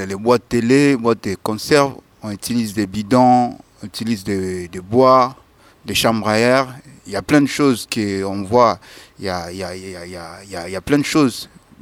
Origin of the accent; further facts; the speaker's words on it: DR Congo; nous, on vient du Congo